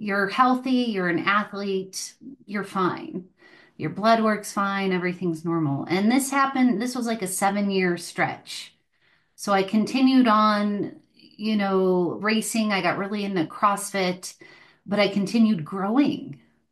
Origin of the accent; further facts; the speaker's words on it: Cleveland, Ohio, United States; moved away as an adult; Well, I grew up outside of Cleveland, Ohio, and I felt like I was an old soul trapped in a young person's body. And so as soon as I turned 18, I kind of set out into the world.